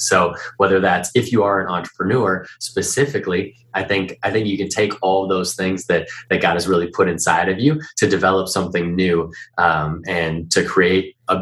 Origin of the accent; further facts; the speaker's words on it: Minneapolis, Minnesota, United States; I'm from Minneapolis originally.